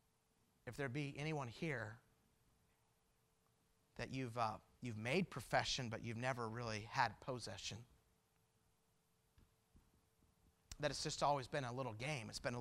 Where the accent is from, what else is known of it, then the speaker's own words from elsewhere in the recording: Twin Falls, Idaho, United States; Just a couple weeks ago, we were in where I grew up in Twin Falls, Idaho